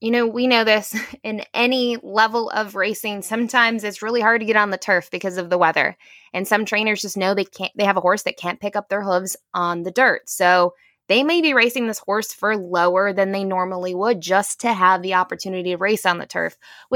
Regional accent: Buffalo, New York, United States; this is the track that I grew up going to, growing up in Buffalo. From my house, it's about a 25-minute drive with crossing the border

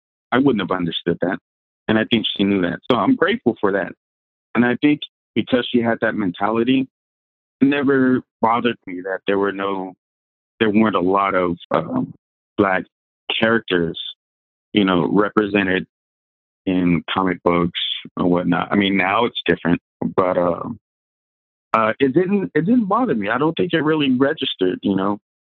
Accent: Jackson, Mississippi, United States; I didn't know why at the time, growing up in Jackson, Mississippi.

